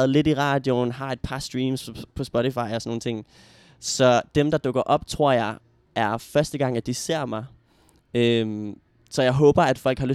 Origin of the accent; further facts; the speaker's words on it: Region of Southern Denmark, Denmark; accent: Sønderjysk; now in Copenhagen, Denmark; jeg snakker sønderjysk for at holde dialekten ved lige og sproget ved lige, fordi jeg flyttede til København for at gå musikvejen